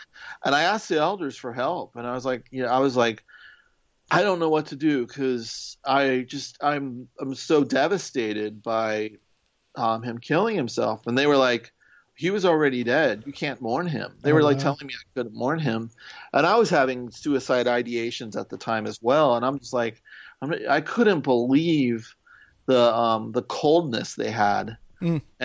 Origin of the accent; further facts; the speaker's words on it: Millbrae, California, United States; also born or lived in San Francisco, United States; I grew up in Millbrae. Millbrae, so, okay. Right by the airport. And then I moved to San Francisco when I was in my 20s.